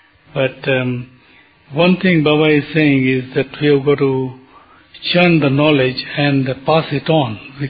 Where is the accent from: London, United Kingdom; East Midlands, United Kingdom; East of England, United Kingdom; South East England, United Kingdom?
London, United Kingdom; Wembley; from Wembley, London.